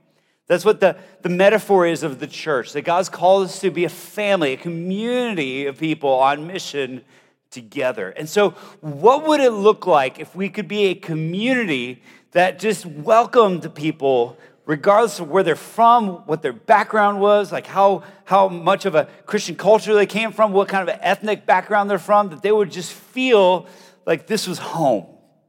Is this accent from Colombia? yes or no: yes; Colombia; I grew up in South America, in Colombia, and it was just visibly different that I looked different than everybody else. So like, my family's a family of missionaries. We moved to Colombia before I was even born.